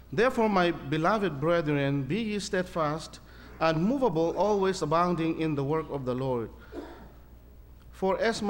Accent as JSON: {"language": "English", "country": "Myanmar", "said": "I come from Burma. It is called now Myanmar."}